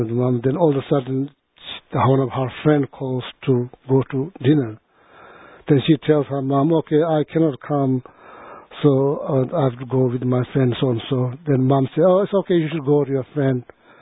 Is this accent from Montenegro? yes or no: no; India; now in United States; growing up in India, like born in India, like as a refugee, born in India, then grown up in India, then coming back here, living here last 15 years